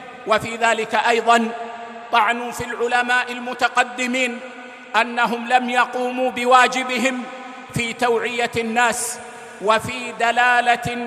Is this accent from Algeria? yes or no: no; Saudi Arabia; فقامت بلادنا السعودية في أطوارها الثلاثة على